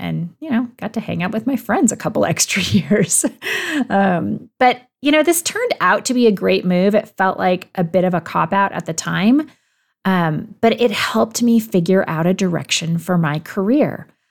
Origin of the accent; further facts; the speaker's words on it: California, United States; which is funny because I'm from California.